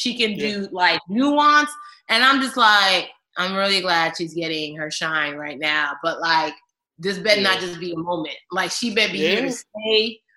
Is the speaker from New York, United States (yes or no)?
no; Maryland, United States; It was really like, oh, I'm from Maryland too.